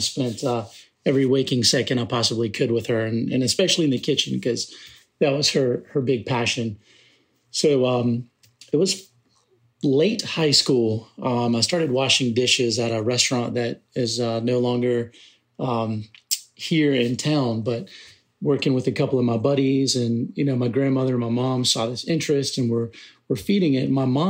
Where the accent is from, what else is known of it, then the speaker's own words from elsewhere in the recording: Aiken, South Carolina, United States; And this is actually my third time moving back to Aiken. It's just a beautiful little town.